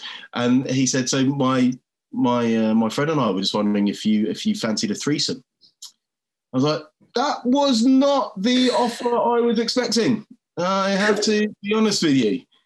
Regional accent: England, United Kingdom; I'm like, oh, I'm from England.

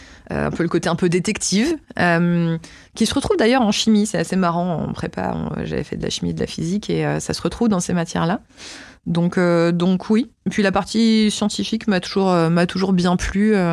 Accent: Marseille, Provence-Alpes-Côte d'Azur, France; Enfin, moi, je suis marseillaise à la base.

